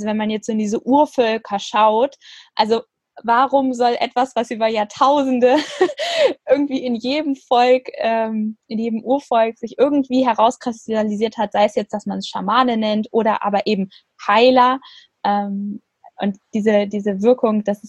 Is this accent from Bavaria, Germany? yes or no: no; Frankfurt, Hesse, Germany; born there; wohnt sie in meiner Geburtsstadt Frankfurt